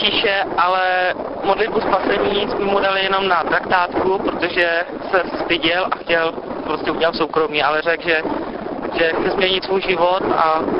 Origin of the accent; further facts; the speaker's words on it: Zaječov, Central Bohemian Region, Czechia; jsem ze Zaječova a je mi 22 let.